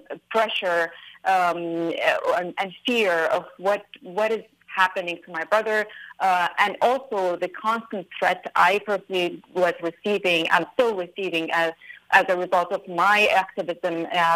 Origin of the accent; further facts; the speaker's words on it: United States; And unfortunately, we are American citizens, so it is actually affecting us big time